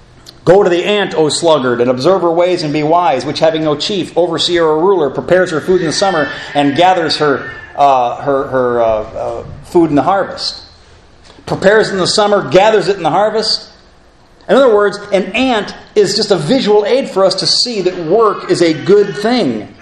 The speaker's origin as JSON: {"language": "English", "town": "Elkhart", "region": "Indiana", "country": "United States", "tie": "born or raised there", "said": "in my hometown of Elkhart, Indiana, I'm not sure what it is now, but the unemployment rate was up to 18 to 20%."}